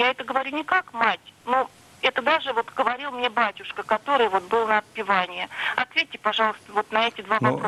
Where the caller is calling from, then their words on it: Lipetsk, Lipetsk Oblast, Russia; я вам звоню из Липецка.